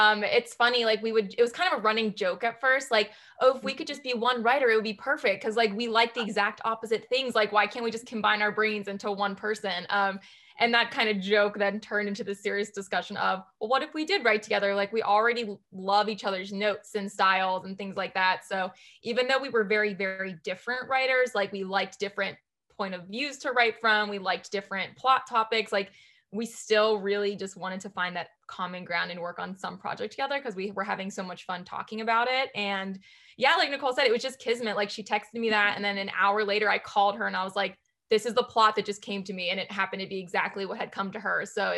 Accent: New York, United States; I'm such a New Yorker at heart.

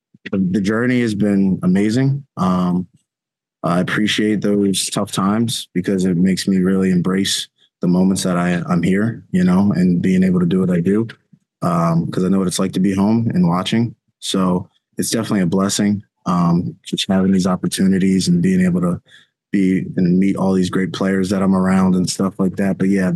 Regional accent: Philadelphia, Pennsylvania, United States; Oh, of course, man.

